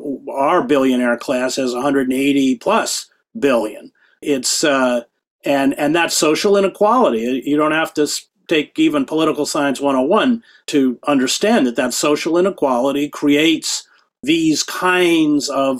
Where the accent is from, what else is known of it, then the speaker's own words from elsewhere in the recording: Maine, United States; I grew up in Maine. My relatives are all hunters.